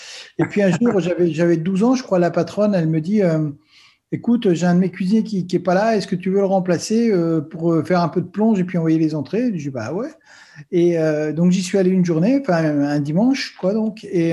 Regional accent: Centre-Val de Loire, France; born there; Alors, moi, je suis français. Je suis né dans le Berry, dans le centre de la France, il y a un peu plus de 50 ans. J'ai eu 50 ans, je suis né en 70, donc j'ai eu 50 ans l'année dernière.

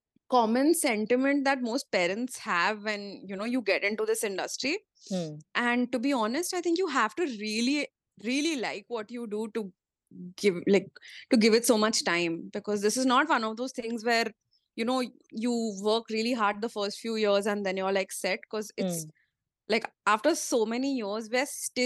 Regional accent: Mumbai, Maharashtra, India; I am from Bombay only, born and raised, and I'm from a mixed background. So my dad's side of the family is from UP and my mom's side of the family is from Maharashtra and the border of Karnataka and Goa.

